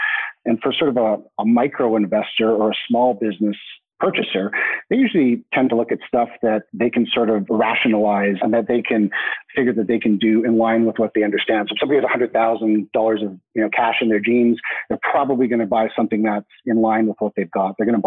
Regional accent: Canada; So I'm Canadian by nationality, so that I sort of identify as a bit of a global citizen. So I sort of split time between homes in Vancouver, BC, and London, England.

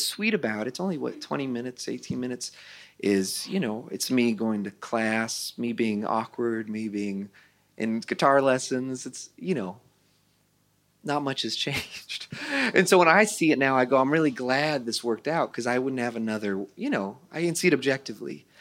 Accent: Santa Rosa, California, United States; He wanted a young person in the San Francisco Bay Area, which is where I grew up. I grew up in Santa Rosa, California.

